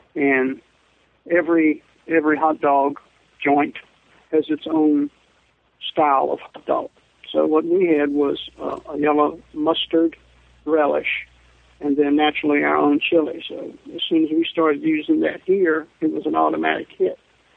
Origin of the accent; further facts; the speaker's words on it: Lynchburg, Virginia, United States; moved away as an adult; now in Indianapolis, United States; I came to Indianapolis. I'm originally from Lynchburg, Virginia, and my family had a hot dog business there in Lynchburg for 45 years before I came to Indianapolis on business.